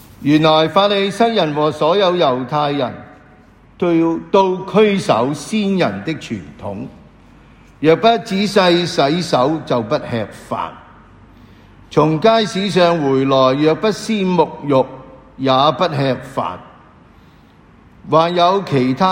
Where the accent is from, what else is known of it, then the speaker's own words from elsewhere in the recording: Hong Kong; 我谂今日我哋香港人喺呢几年啊，好习惯啦吓。